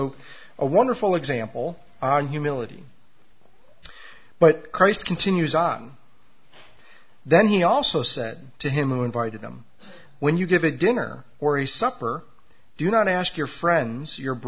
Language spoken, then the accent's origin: English; Farmington Hills, Michigan, United States; some of you may remember the house that I grew up in Farmington Hills.